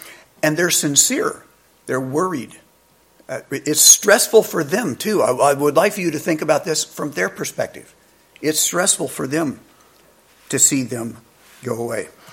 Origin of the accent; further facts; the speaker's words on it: Indiana, United States; I grew up in Indiana where we had a Catholic church, but it was very small.